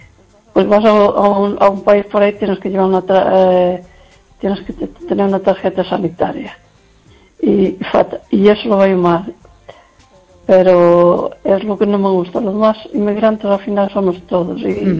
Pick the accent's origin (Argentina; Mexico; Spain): Spain; Lugo, Galicia